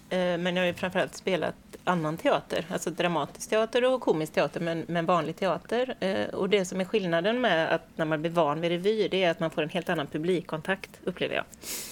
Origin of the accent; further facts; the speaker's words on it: Gothenburg, Västra Götaland County, Sweden; now in Kungälv, Sweden; ska jag också säga, kanske jag är 47, lite äldre. Och jag bor i Ytterby, i Kungälv. Men jag är ju från Hisingen från början.